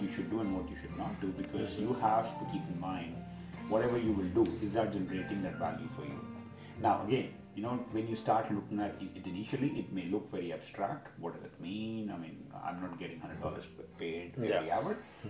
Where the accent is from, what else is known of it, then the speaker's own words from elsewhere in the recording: India; as an Indian, I can vouch more for this philosophy that Naval talks about